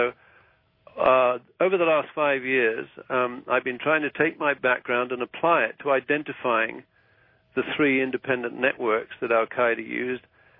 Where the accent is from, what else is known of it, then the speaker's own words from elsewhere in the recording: United Kingdom; Now, I consider myself, well, I am British.